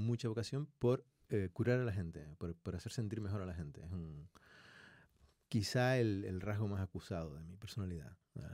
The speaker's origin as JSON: {"language": "Spanish", "town": "Icod de los Vinos", "region": "Canary Islands", "country": "Spain", "tie": "born there", "said": "yo nací en Icod de los Vinos, que es un pueblo del norte de Tenerife. Pero, como los gomeros, que somos los nativos de la isla de La Gomera, nacemos donde queremos, yo soy gomero. Que por casualidad nací en el norte de Tenerife"}